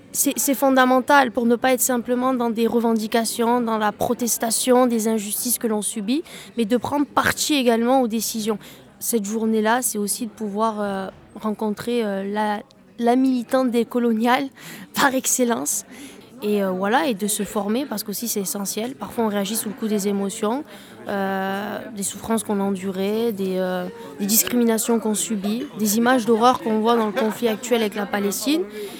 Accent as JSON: {"language": "French", "country": "France", "tie": "born there", "said": "j'habite à Arles. Je suis née en France de parents originaires d'Algérie."}